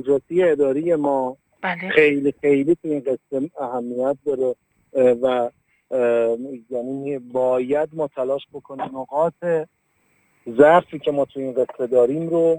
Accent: Kashan, Isfahan, Iran; توی شهر خودم که کاشان هست

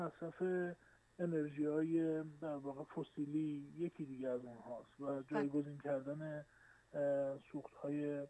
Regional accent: Hamadan, Iran; در شهر همدان وجود داره و من تمام دوران کودکیم رو با خاطراتش گذروندم

